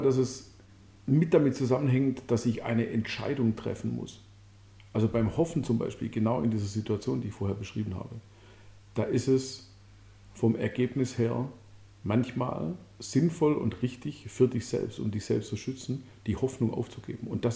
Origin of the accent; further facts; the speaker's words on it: Belgium; first language de; ich bin in einem Land aufgewachsen, dessen Sprache ich nicht sprach. Ich bin in Belgien aufgewachsen und man sprach Französisch. Und ich kam dahin und ich kam in einen französischen Kindergarten. Und da sprachen einfach alle Französisch und ich sprach nur Deutsch.